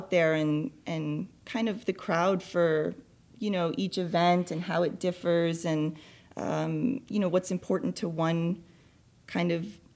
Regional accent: Italy; now in Reading, United Kingdom; I'm originally from Italy, so I definitely love an Italian car.

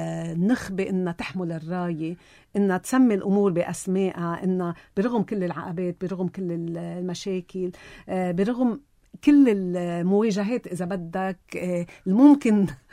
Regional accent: Lebanon; في ثمن عم بدنا ندفعه لبنانيه

